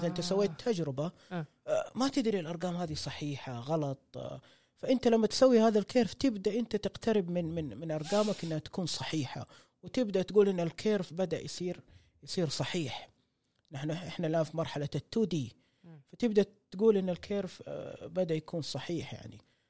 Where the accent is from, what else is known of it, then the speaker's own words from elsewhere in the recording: Saudi Arabia; في المستقبل تتطور مصانع الحديد عندنا في السعوديه